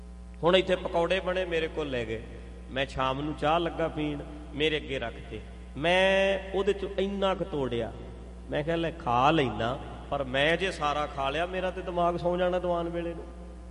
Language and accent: Punjabi; Punjab, India; ਇਹ ਨਹੀਂ ਵੇਖੋ ਅਸੀਂ ਪੰਜਾਬੀ ਹਾਂ